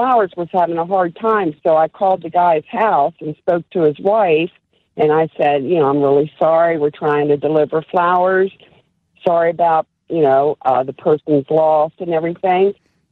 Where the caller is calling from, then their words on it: Maryland, United States; I'm calling from Maryland.